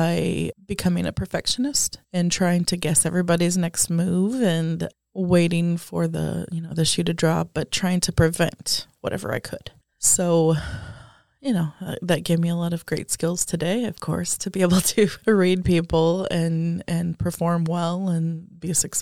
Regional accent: Topeka, Kansas, United States; also born or lived in Linden, Kansas; I'm from here, Topeka, Kansas, my whole life.

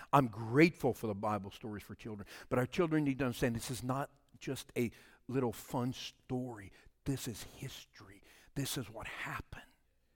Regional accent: Louisiana, United States; I said, you know, we're from Louisiana. How did we end up in Florida?

